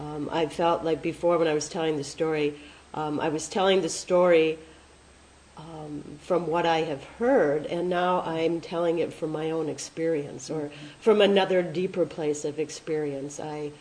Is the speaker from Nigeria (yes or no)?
no; United States; being an American and only second-generation American, I don't have that lineage behind me of a traditional craft or art or even culture.